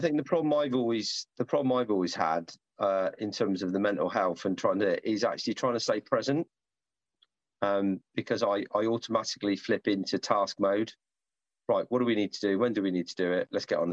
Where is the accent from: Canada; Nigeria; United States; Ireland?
Ireland; He takes the piss of the Catholic religion, and as an Irishman, you know, it's actually really funny.